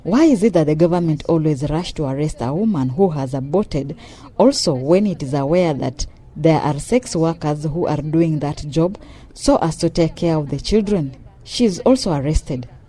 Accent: Kenya; As under Kenyan constitution, I have a right as a citizen to life, protection, privacy, and to do anything I want to do.

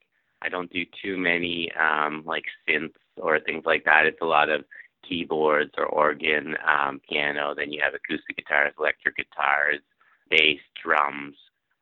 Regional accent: Toronto, Ontario, Canada; also born or lived in Edmonton / British Columbia; So I was born in Edmonton and I grew up around Toronto, but then I traveled out west to British Columbia and I lived there for a few years

